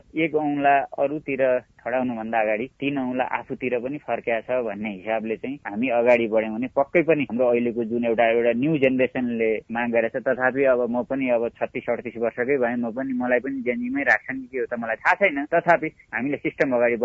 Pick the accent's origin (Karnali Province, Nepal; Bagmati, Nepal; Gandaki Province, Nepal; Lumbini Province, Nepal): Karnali Province, Nepal; Jumla; born there; मेरो जन्मस्थान जुम्ला हो, हेर्नु जुम्लाको सिंजाको त्यो एउटा मेरो बुवा न सरकारी कर्मचारी हुन् न राजनीतिक दलका कुनै नेता हुन्, एउटा सामान्य किसानको छोरालाई